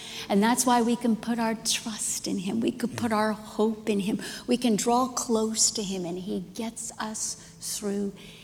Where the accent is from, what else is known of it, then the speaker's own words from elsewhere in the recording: Miami, Florida, United States; moved away as an adult; In 2012, we moved my mom from Miami, Florida to Texas. And as we were closing up our house, I said, well, Mom, why don't we just go to the Catholic church where we grew up in?